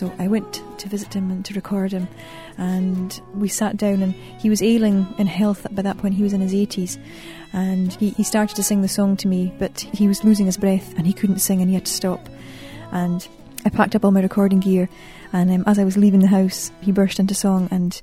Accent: North Uist, Scotland, United Kingdom; Well, I was brought up on the island of North Uist, which is in the Outer Hebrides, the islands that lie off the west coast of Scotland. So that's where I suppose, learned my Gaelic and learned some of the music as well

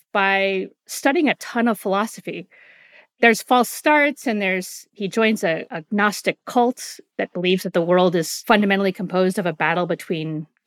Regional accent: San Francisco, California, United States; I mean, I grew up in San Francisco in the 1970s. It was not a religious place.

